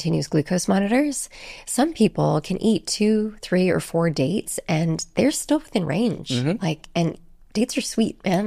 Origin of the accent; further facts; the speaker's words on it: Canada; I'm Canadian.